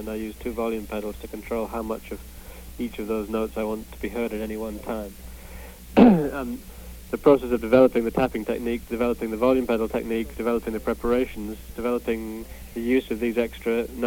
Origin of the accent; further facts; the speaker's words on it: United Kingdom; now in United States; since I'm a British person living in America